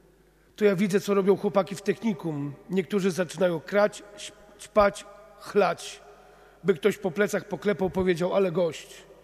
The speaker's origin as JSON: {"language": "Polish", "town": "Międzyrzec Podlaski", "region": "Lublin Voivodeship", "country": "Poland", "said": "U nas na Podlasiu, w Międzrzecu, mówiło się kiedyś: nie małpuj, znaczy nie przedrzeźniaj."}